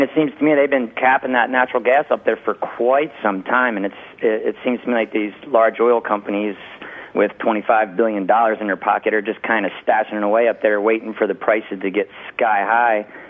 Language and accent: English; Pennsylvania, United States; My home state of Pennsylvania has this possible large play.